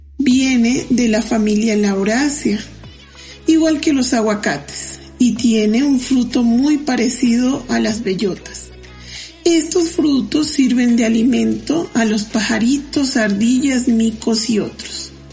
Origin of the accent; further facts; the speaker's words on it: Bolivia; now in Colombia; vengo de Bolivia, vivo en Colombia hace algunos años